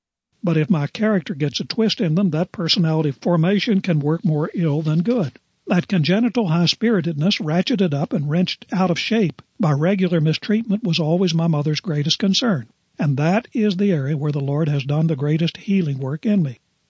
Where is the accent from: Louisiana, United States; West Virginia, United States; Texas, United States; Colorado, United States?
West Virginia, United States; born there; I was born in the Depression era in a southern West Virginia coal mining camp, uglier than sin, rougher and rowdier than a Wild West town.